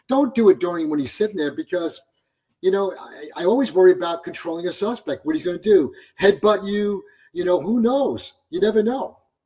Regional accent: Brooklyn, New York, United States; Yeah, the first 22 years of my life, Your Honor, I grew up in Brooklyn, New York. Yes. Greenpoint, Brooklyn.

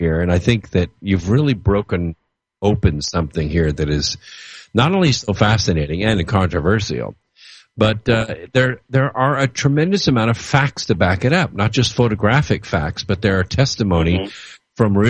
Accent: Scotland, United Kingdom; I'm Scottish.

